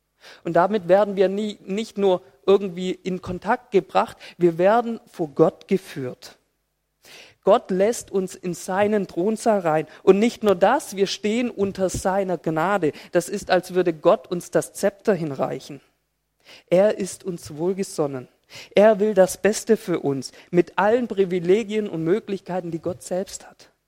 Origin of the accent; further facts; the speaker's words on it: Filderstadt, Baden-Württemberg, Germany; ich komme aus Filderstadt-Zilming.